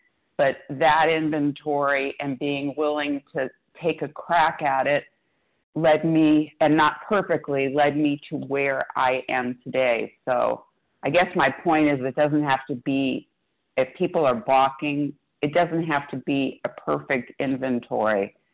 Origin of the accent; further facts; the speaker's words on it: California, United States; Good morning. … I'm from Southern California.